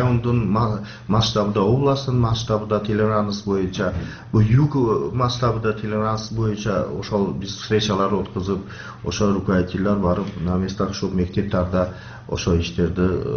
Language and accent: Kyrgyz; Uch-Korgon, Batken Region, Kyrgyzstan; born there; Kyrgyz is a second language; Эми биз ушу Кыргызстанды ушу Үч Короондо шакта төрөлгөнмүн 60-чы жыл.